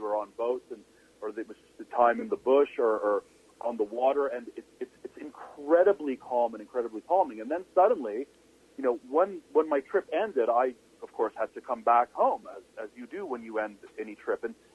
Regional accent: Toronto, Ontario, Canada; I'm from Toronto, and so I'm talking to you right now from, like, the epicenter of downtown with all of its noise.

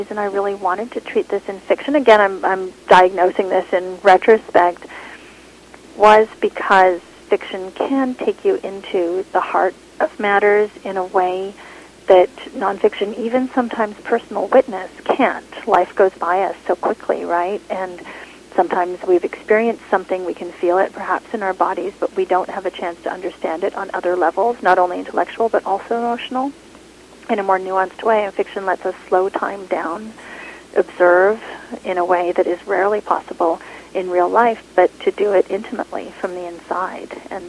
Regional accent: Montreal, Quebec, Canada; now in Fayetteville, United States; It was the place where I grew up for sure.

